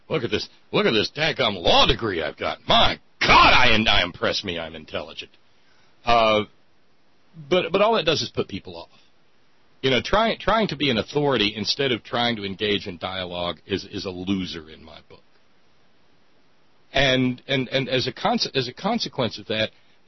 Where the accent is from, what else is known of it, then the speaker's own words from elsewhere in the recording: Alabama, United States; I grew up in Alabama, but I'd never been to Selma.